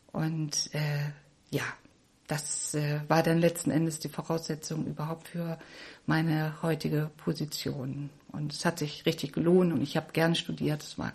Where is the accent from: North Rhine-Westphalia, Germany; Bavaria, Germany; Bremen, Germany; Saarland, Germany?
Bremen, Germany; Ich bin Bremerin, habe zwei Kinder, die mittlerweile schon erwachsen sind.